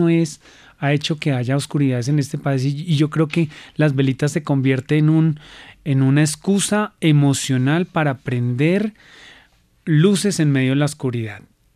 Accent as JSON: {"language": "Spanish", "region": "Bogotá", "country": "Colombia", "said": "yo soy de familia de la Candelaria aquí en Bogotá"}